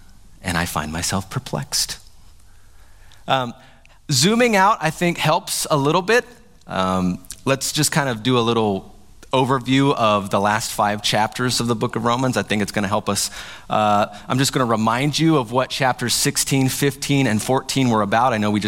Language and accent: English; Appalachia, United States; my cultural background, I grew up in Appalachia. There's a deep mistrust of government and a propensity to do whatever we want.